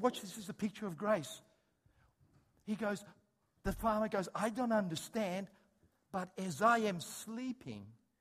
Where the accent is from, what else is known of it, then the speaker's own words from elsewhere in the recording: Australia; He doesn't treat you as an Australian shepherding do. See, in Australia, when we have so many sheep, how do we handle the sheep?